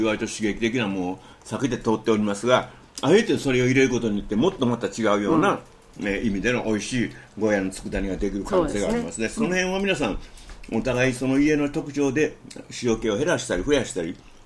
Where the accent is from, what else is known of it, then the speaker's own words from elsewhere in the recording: Shiga, Japan; born there; 僕らのあの滋賀県の生まれですから琵琶湖のエビがいろんな意味でだしに使ったりね